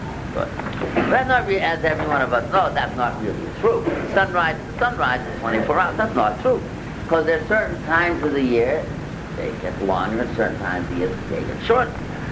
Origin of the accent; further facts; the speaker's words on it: New England, United States; I grew up in New England, so stories about New England mill town